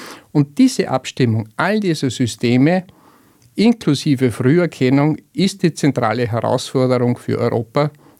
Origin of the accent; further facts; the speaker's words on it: Austria; Und wir als Österreicher müssen uns danach richten